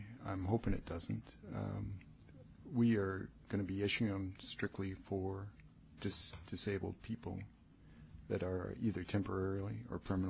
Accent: Juneau, Alaska, United States; I'm from Juneau, Alaska. I've practiced here for over 25 years.

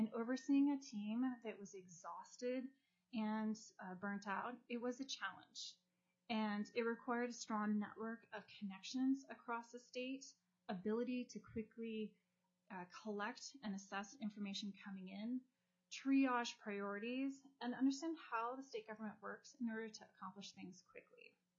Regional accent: Seattle, Washington, United States; moved away as an adult; also born or lived in Utah; now in Alaska, United States; I was born in Utah. I was raised in Seattle. And in high school, I was an exchange student to Denmark. And I still remain very close with my host family. I moved to Alaska in 1995.

